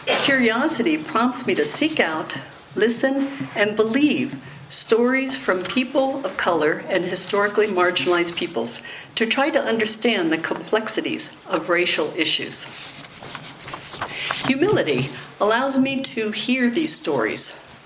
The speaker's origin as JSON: {"language": "English", "country": "United States", "said": "I was speaking to a friend about my experience about being an American in Honduras last spring."}